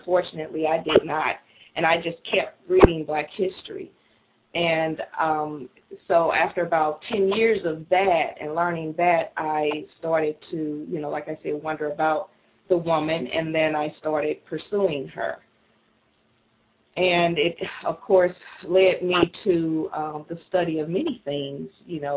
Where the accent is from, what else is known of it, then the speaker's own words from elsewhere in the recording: St. Louis, Missouri, United States; also born or lived in Tennessee; But so I'm from St. Louis, and I have lived in St. Louis in Louisiana and Tennessee. I am back here in St. Louis.